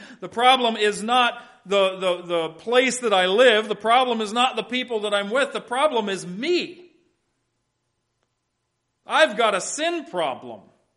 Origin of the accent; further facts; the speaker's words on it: Canton, Ohio, United States; also born or lived in Kansas; I grew up in Canton, Ohio. I went to school in southern West Virginia. I've pastored in Kansas, so I'm a mutt when it comes to speech patterns.